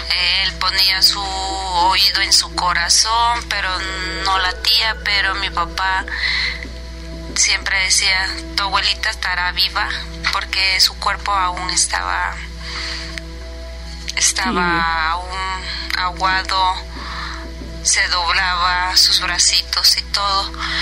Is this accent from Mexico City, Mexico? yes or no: yes; Mexico City, Mexico; Soy de la Ciudad de México.